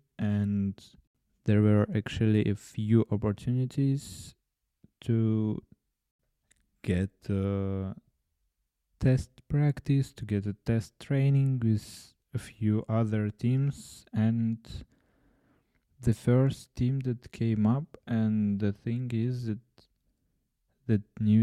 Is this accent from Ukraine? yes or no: yes; Ukraine; But it was fair because I came from Ukraine, I played in High League of Ukraine